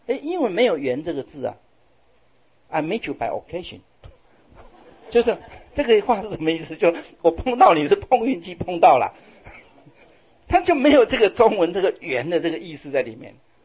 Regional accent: China; born there; 我们尤其我们生在中国

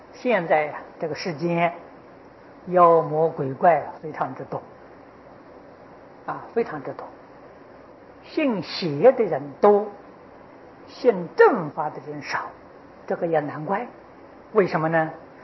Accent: Taiwan; 现在我们台湾人出去跟从前不一样

